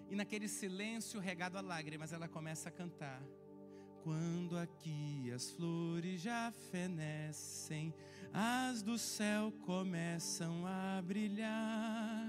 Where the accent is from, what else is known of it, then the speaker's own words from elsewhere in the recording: Belém, Pará, Brazil; born there; Eu nasci em Belém do Pará, para quem não sabe.